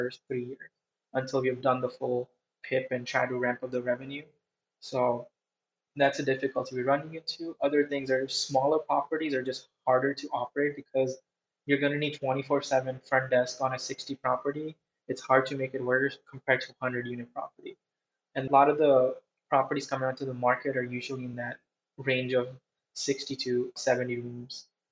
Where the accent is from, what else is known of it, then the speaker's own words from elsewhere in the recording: South Dakota, United States; I grew up in South Dakota.